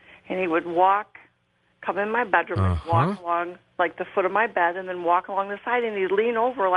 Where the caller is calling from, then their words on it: Buffalo Grove, Illinois, United States; I'm calling from Buffalo Grove, Illinois.